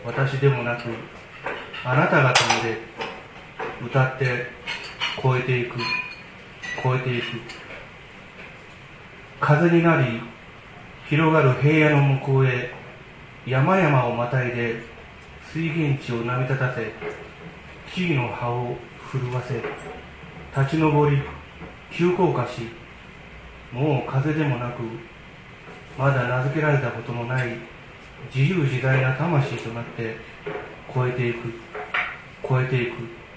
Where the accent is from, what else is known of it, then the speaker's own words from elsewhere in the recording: Gifu, Japan; 私も岐阜から来ました、